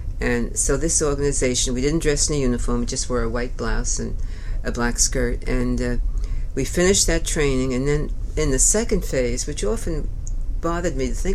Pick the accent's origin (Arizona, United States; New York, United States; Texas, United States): New York, United States; Pelham Bay; And I lived in Pelham Bay, and I grew up on Long Island Sound, so that I knew I loved the water. And I grew up opposite a place called City Island, where they made all the sails and the ships.